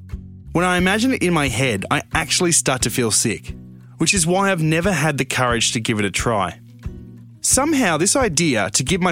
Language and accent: English; Melbourne, Victoria, Australia; I'm a 28-year-old radio producer from Sydney in Australia. For as long as I can remember, I've been fascinated by stand-up comedy. Growing up in Melbourne